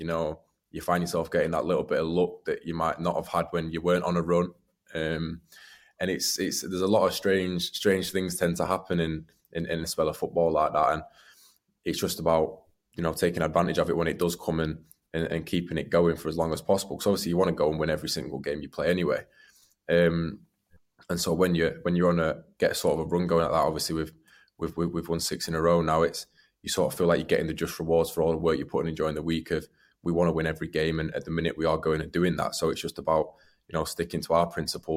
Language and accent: English; Sheffield, Yorkshire and the Humber, United Kingdom; I'm being from Sheffield